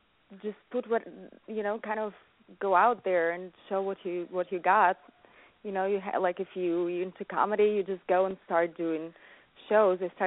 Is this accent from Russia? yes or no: yes; Russia; I grew up in Russia, so I grew up around this kind of tough, you know, sports.